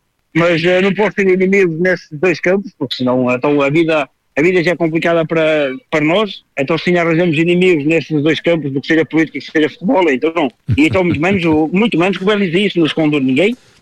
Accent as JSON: {"language": "Portuguese", "country": "Portugal", "said": "eu sou português"}